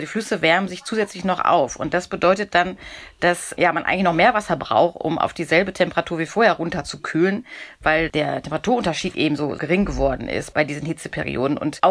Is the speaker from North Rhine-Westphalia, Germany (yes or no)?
yes; North Rhine-Westphalia, Germany; wie man bei uns im Ruhrgebiet so sagen würde.